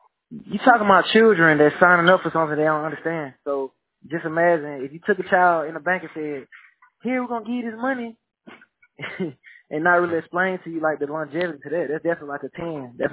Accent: United States; born there; I identify as an American. Nothing other than that. I was born in America.

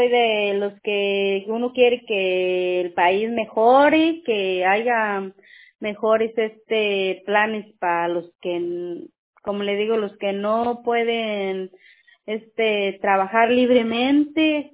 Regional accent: Guanajuato, Mexico; Yo soy de Guanajuato.

